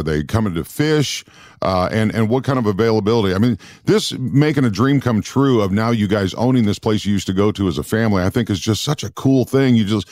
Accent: Minnesota, United States; I grew up in Minnesota, and we would always go up north to various resorts.

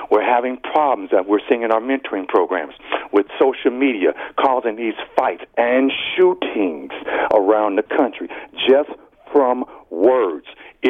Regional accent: Gary, Indiana, United States; I'm born and raised in Gary, Indiana.

